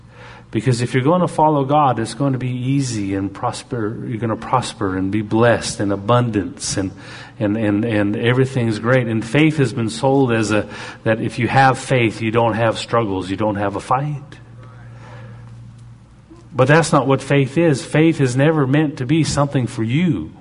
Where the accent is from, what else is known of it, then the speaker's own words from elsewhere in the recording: Canada; I'm Canadian